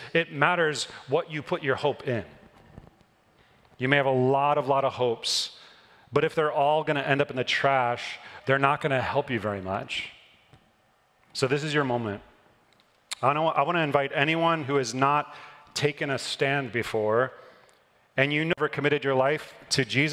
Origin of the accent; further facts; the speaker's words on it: Midwest, United States; People drive cars around here that I never thought I would ever see in my life when I grew up in the Midwest.